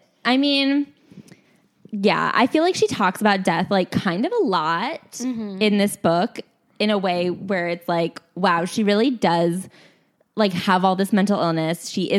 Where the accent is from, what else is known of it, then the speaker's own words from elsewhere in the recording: Midwest, United States; Like, I'm from the Midwest, and there it's like, I don't know. I, like, one time mentioned potentially going to therapy, and my parents were like, for what?